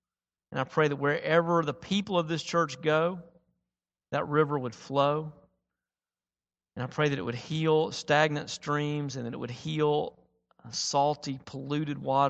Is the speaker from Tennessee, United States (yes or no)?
yes; Tennessee, United States; I grew up in West Tennessee. We had marshes everywhere.